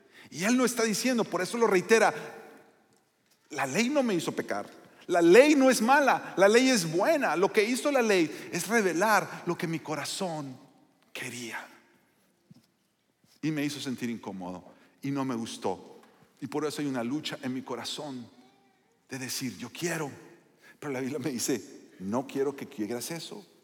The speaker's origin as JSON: {"language": "Spanish", "town": "Torreón", "region": "Coahuila", "country": "Mexico", "said": "nosotros somos del norte de México, y cuando estamos, Daniel es de Reynosa y yo soy de Torreón, entonces cuando estamos juntos nos sale más el acento."}